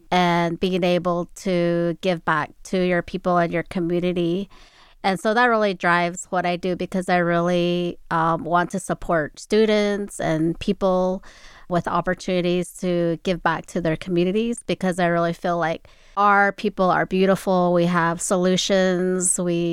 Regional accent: Black Mesa, Arizona, United States; So I'm originally from the Navajo Nation, which is one of the largest reservation in the United States, located up in Northern Arizona, New Mexico, and Utah. And my community is called Black Mesa

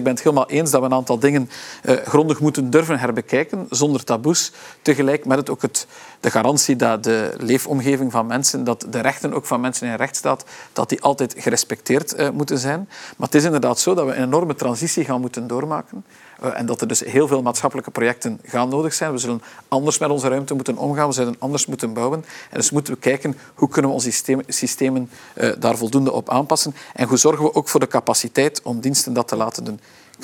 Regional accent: West Flanders, Belgium; en ik durf dat zeggen als West-Vlaming

